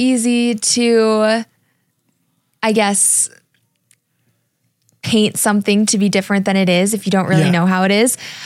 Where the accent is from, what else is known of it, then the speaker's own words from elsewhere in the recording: Midwest, United States; But I grew up in the Midwest and— The entrepreneurial scene isn't as strong there.